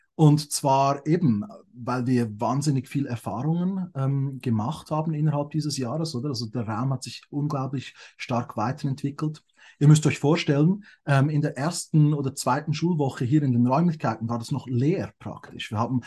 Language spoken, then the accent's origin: German; Switzerland; Ich glaube schon, bei uns in der Schweiz. Und da habe ich 10 Jahre lang an der öffentlichen Schule gearbeitet.